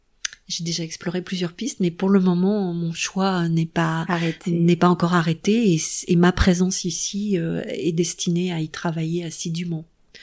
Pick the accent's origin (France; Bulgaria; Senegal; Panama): France; Paris, Île-de-France; J'ai aimé Paris je suis une vraie Parisienne. J'ai tourné, travaillé, rencontré beaucoup de gens à Paris.